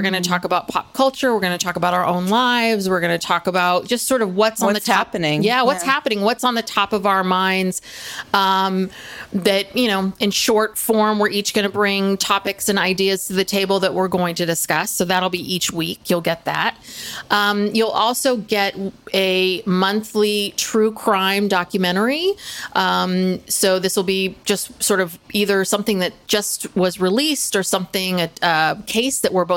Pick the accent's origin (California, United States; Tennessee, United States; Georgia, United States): California, United States; doing a whole series of stories about where we grew up in Mendocino County